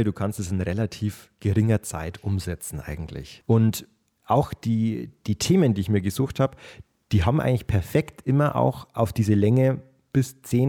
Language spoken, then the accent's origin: German; Passau, Bavaria, Germany; ich bin 28 Jahre alt und ich komme aus Passau